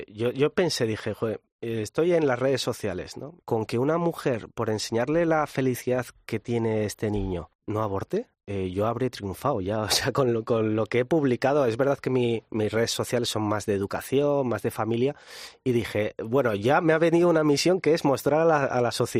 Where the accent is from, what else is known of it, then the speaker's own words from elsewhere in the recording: Pamplona, Navarre, Spain; Yo como español y como ciudadano, yo no soy de Madrid, soy de Pamplona